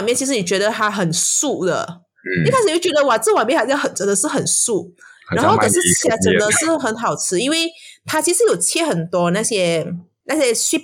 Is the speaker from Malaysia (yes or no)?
yes; Malaysia; 他就听到我们的口音，他就认得我们是马来西亚人嘛